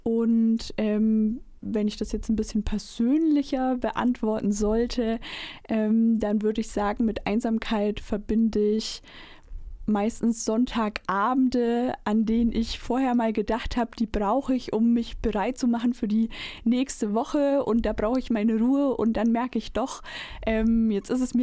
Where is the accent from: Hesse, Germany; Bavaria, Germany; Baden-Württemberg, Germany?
Bavaria, Germany; Hof; born there; now in Erfurt, Germany; Ich bin Zugezogene und zwar komme ich aus Oberfranken, gebürtig aus Hof, studiert habe ich in Coburg.